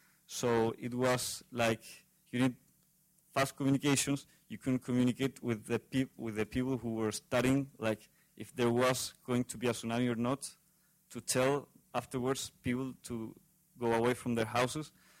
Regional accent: Chile; English is a second language; Hello, I'm from Chile, and I was in the earthquake 2010.

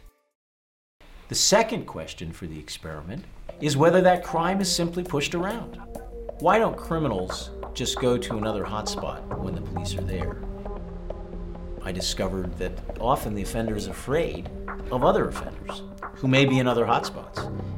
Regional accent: United States; I'm from the United States, where I discovered that only 3% of the street addresses in a major city produce over half of all the crime

